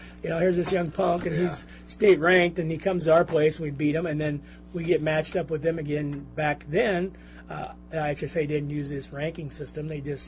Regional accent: Canton, Illinois, United States; I was born and raised in Canton and down in the Peoria area

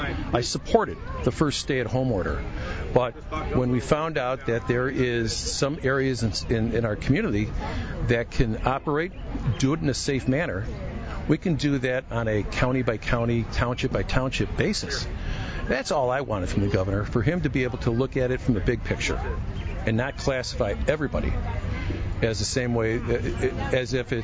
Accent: Chicago, Illinois, United States; I'm a prosecutor from Chicago

